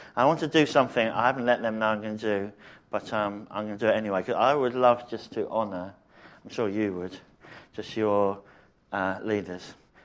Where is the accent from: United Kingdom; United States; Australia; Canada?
United Kingdom; Harlow, East of England; also born or lived in Bishop's Stortford; now in Kettering, United Kingdom; we're sort of East Midlands, sort of East Anglia. Originally, I grew up in Harlow and then Bishop Stortford. So we were part of Bishop Stortford Community Church.